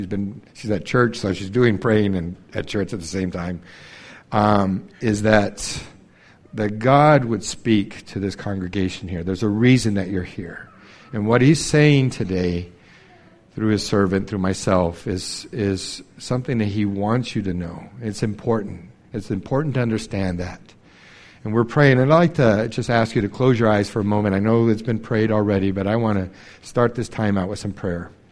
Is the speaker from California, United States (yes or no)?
yes; Riverside, California, United States; now in Idaho, United States; As Steve was saying, I was born in California. That's why I said I'm not from Idaho. I live in Idaho. I'm from Riverside, California.